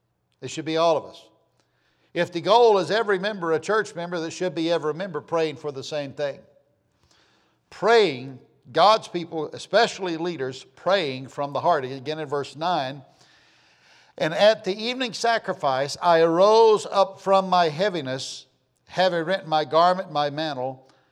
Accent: Florida, United States; That's the prayer that we prayed over our food all my life growing up in Northeast Florida.

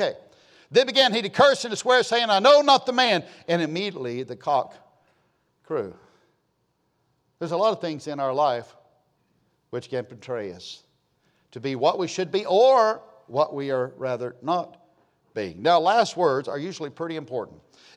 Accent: United States; I'm an American, I thank God I'm American

